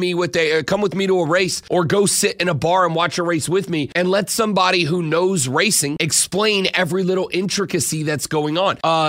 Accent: United States; because we, as sports fans, as American sports fans, we are driven as much by personality.

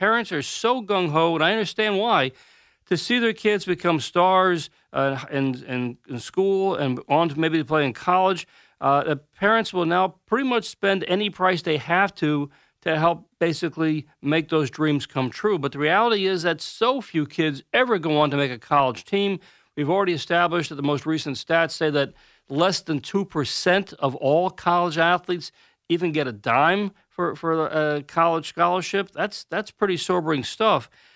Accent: Armonk, New York, United States; I will be talking to the Armonk Baseball League up in my hometown in Armonk, New York, at the Byram Hills High School.

